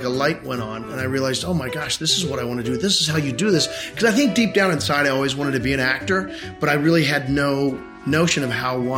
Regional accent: Tipton, Missouri, United States; I grew up in Tipton, Missouri, which is right in the center of the state, about a half an hour north of the Lake of the Ozarks.

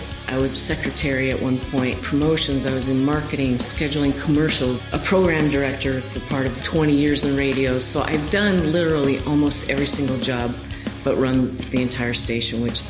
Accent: Shelby, Montana, United States; now in Phoenix, United States; I came from Shelby, Montana, 20 miles south of the Canadian border, a small town where the wind blows like a million miles an hour. You can't get away with anything because everybody knows everybody. I grew up on a farm.

